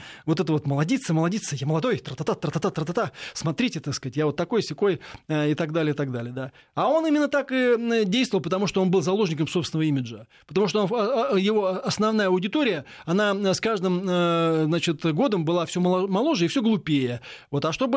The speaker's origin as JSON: {"language": "Russian", "region": "Moscow", "country": "Russia", "tie": "born or raised there", "said": "Я вот коренной москвич, так сказать, житель Москвы."}